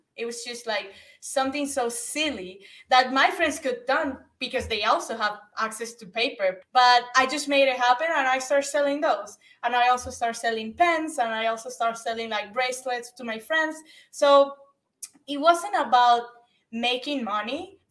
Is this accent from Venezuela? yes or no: yes; Venezuela; I grew up back in Venezuela